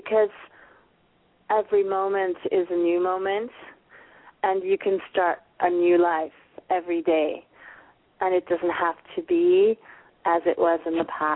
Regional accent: Sweden; English is a second language; It's a great excuse for me to go back to my home country.

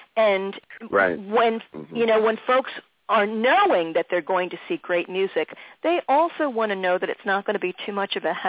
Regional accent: Philadelphia, Pennsylvania, United States; and I'm a Pennsylvania girl. You're from York. I'm from Philly.

